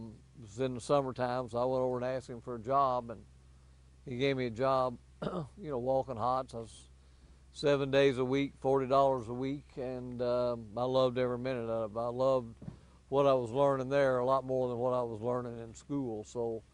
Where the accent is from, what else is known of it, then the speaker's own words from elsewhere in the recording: Lexington, Kentucky, United States; Well, I grew up in Lexington, Kentucky, so I was around the atmosphere a little bit.